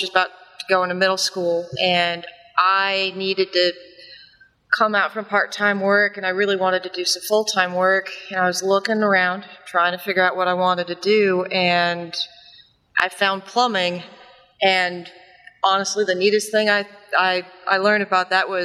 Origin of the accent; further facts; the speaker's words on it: Austin, Texas, United States; I'm actually from Austin, Texas, So a little farther out, but I'm just happy to be here.